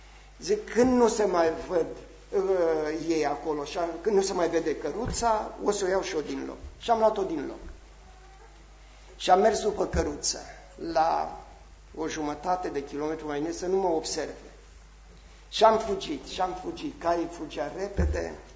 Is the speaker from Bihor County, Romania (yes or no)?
no; Bucharest, Romania; born there; Am stat primii 4 ani când m-am născut la București.